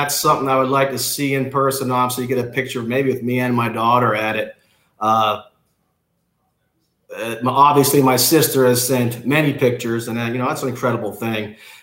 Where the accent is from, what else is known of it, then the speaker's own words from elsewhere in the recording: Canada; I do enjoy Canada. I enjoy telling people that I am Canadian.